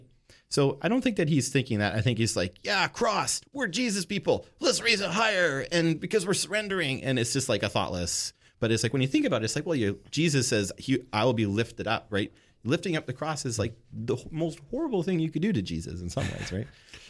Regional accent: Canada

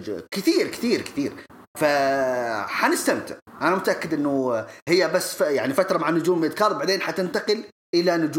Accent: Saudi Arabia; أنا أبغى أشوف حتى أرتروث عندنا في السعودية

